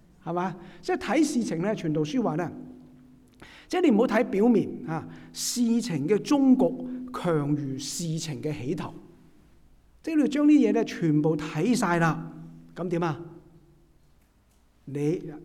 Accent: China; 我們中國人都是這樣說的

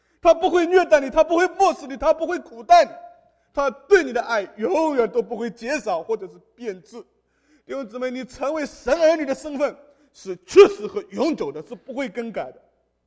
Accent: China; 因为我是中国人嘛

